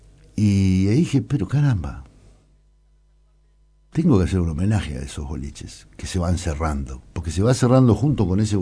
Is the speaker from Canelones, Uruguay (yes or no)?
no; Belvedere, Montevideo, Uruguay; born there; Sí, yo nací en Belvedere.